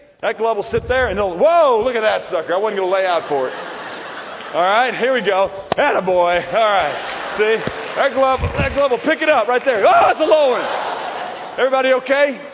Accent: St. Louis, Missouri, United States; As a young man, I grew up in St. Louis.

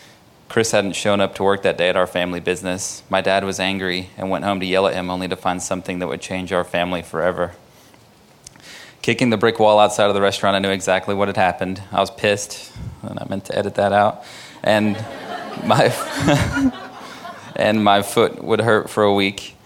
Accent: United Kingdom; I'm actually British, and we don't talk about our feelings or money to anybody.

